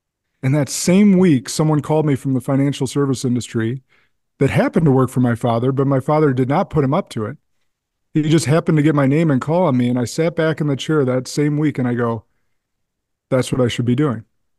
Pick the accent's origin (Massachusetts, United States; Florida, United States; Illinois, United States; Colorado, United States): Illinois, United States; Peoria; also born or lived in Ottawa, Illinois; So my father moved us quickly down to central Illinois, Peoria, Champaign. And before high school, I was moved up to Madison, Wisconsin, which is now where I call home.